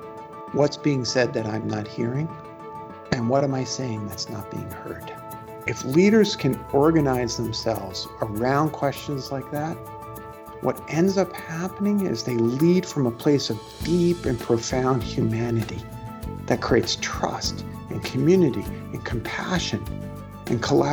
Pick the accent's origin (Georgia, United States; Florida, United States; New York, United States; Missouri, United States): New York, United States; Brooklyn; I'm from Brooklyn. I get really simple.